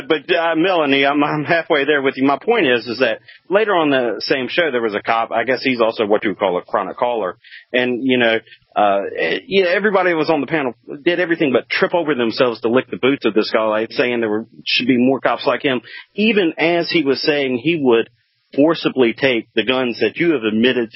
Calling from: North Carolina, United States; in North Carolina.

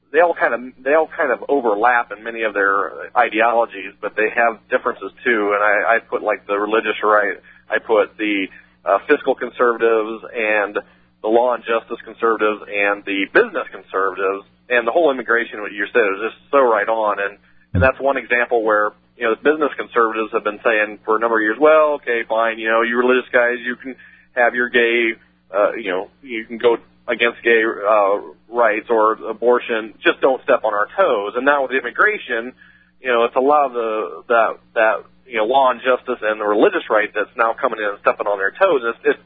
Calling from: South Bend, Indiana, United States; Well, I'm in South Bend area, Indiana.

